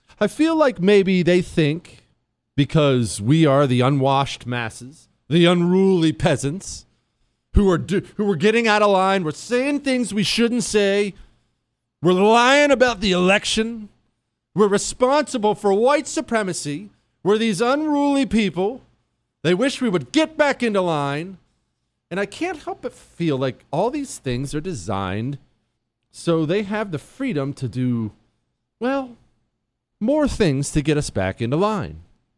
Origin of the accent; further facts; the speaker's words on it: Ohio, United States; I grew up in Ohio, and I drive through the Rust Belt and I still see plants.